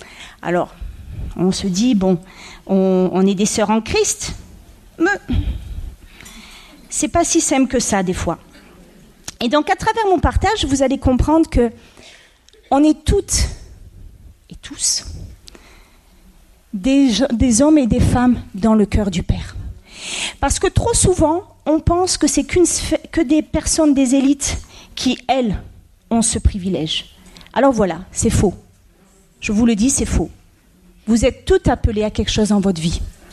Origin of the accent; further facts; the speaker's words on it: Provence-Alpes-Côte d'Azur, France; nous sommes donc originaires de la Côte d'Azur